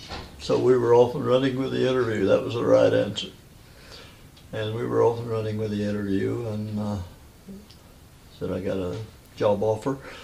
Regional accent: Missouri, United States; And I came from Missouri, so I had relatives and some support system there.

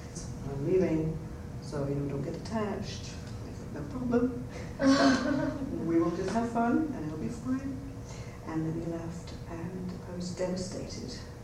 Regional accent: England, United Kingdom; moved away as an adult; now in United States; Yeah, so I'm from England, 30 years ago.

